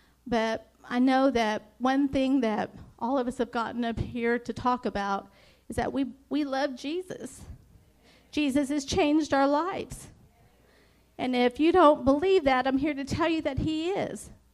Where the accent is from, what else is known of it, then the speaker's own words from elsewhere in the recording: New Mexico, United States; But I come from New Mexico, and I'm the oldest daughter or child of five siblings.